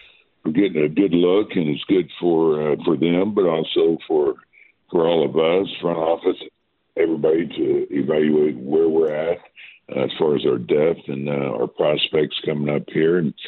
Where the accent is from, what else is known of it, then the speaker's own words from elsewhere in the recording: East Coast, United States; I grew up on the East Coast and, was here in the West Coast